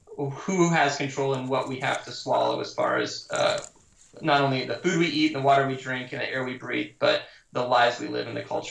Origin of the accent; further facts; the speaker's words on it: Montana, United States; also born or lived in Oregon; now in Long Beach, United States; I live down in Long Beach, California. I grew up in Montana, lived in Oregon a long time as well.